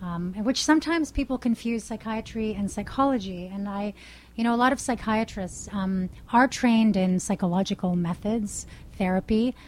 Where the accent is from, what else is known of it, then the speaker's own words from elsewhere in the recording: Bahamas; I grew up in the Caribbean, and in the 1970s in the Bahamas, there was a big crack cocaine epidemic.